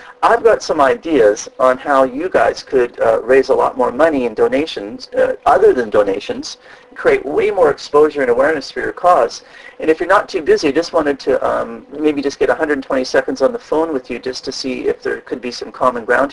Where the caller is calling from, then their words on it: Vancouver, British Columbia, Canada; Oh, in Vancouver.